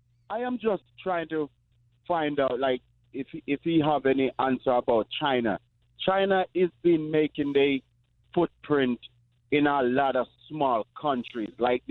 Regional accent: Jamaica; In particular, my country, I'm from Jamaica, and I know they're doing a lot of road work down there and all that stuff.

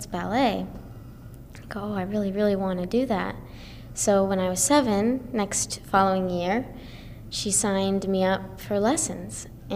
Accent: West Hartford, Connecticut, United States; I'm 17. I grew up in West Hartford, and I was fortunate enough to study in one of the strongest dance schools in Connecticut, the Hart School.

